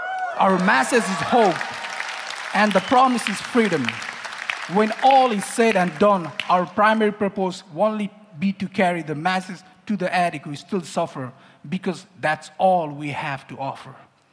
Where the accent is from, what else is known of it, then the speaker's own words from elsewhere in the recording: Nepal; English is a second language; now in Finland; I'm originally from Nepal, and I'm recovering in Finland. I got my new life in Finland.